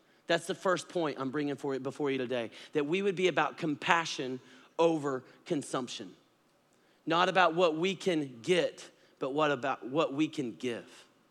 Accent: Texas, United States; I grew up in Texas, so I was a little closer to Colorado where I could go skiing a little bit more on mountains.

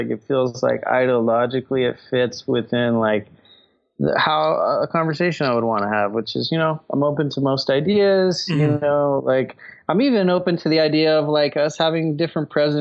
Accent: Orlando, Florida, United States; You know, I grew up in Orlando.

